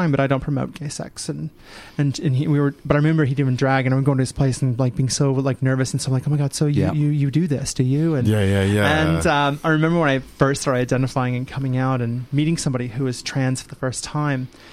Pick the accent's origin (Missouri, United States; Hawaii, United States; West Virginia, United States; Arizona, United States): Missouri, United States; St. Louis; So growing up in the Midwest in St. Louis